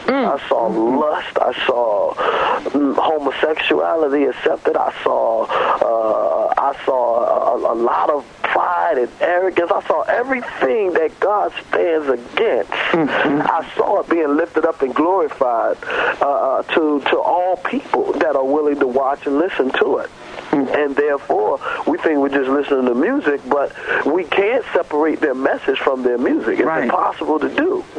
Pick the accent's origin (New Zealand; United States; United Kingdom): United States; Norfolk, Virginia; also born or lived in Chesapeake; Yes, I'm from Norfolk and Chesapeake.